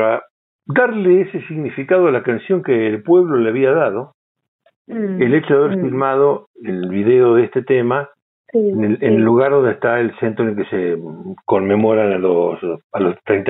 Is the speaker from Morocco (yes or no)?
no; La Plata, Buenos Aires Province, Argentina; Como te decía hace un rato, yo soy platense.